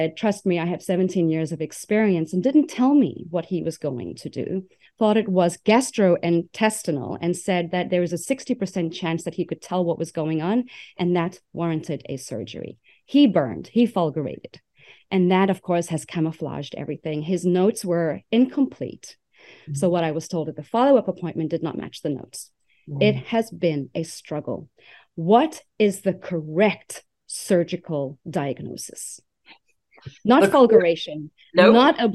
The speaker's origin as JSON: {"language": "English", "country": "South Africa", "said": "I'm South African."}